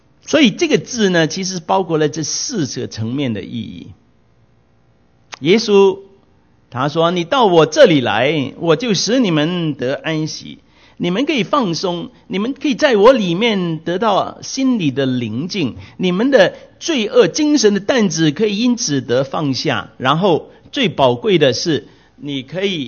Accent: Hong Kong; 我那个时候我自己的客家话也是半生不熟的，虽然我父母亲是客家人跟我讲客家话，但是呢我呢在香港长大，所以我就回广东话，所以我的客家话真正没有用来表达过。

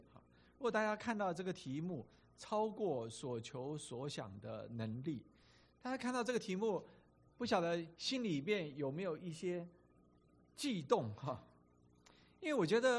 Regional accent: China; now in United States; 特别是我们中国人在这个地方好像是第一代的移民，碰到的问题可能比土生土长的美国人更要多

